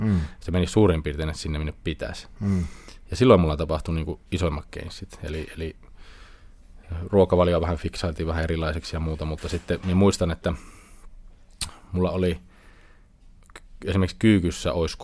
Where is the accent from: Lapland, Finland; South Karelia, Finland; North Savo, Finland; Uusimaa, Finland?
Lapland, Finland; Kittilä; now in Rovaniemi, Finland; silloin kun muutin Rovaniemelle Kittilästä